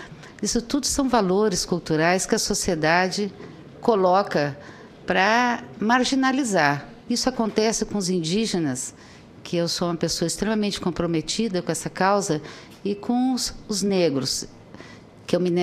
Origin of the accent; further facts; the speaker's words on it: Rio Grande do Sul, Brazil; como gaúcha